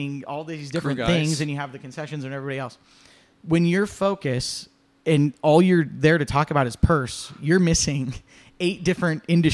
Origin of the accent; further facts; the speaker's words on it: Everett, Washington, United States; also born or lived in Marysville / Lynnwood; The amount of people, I'm from Everett. I'm from Marysville, Linwood, you know